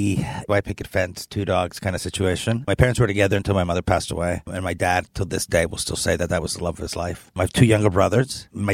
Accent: Venezuela; On the weekends, it would either be a barbecue.

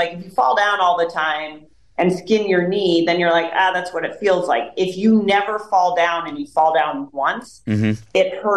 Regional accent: Guilford, United States; I grew up in Guilford.

